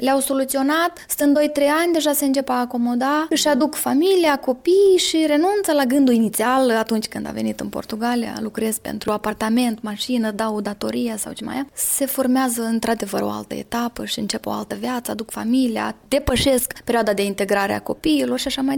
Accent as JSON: {"language": "Romanian", "country": "Moldova", "said": "când merg acasă în Republica Moldova"}